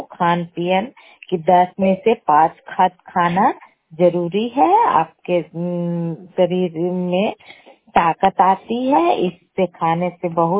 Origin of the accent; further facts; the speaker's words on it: Bhadwa, Bihar, India; मैं भादवा ग्राम के रहने वाली हूँ, नालंदा जिला के रहने वाली हूँ, उतरनामा क्लस्टर से का सदस्य हूँ। मेरा थाना रहुई है, जिला नालंदा है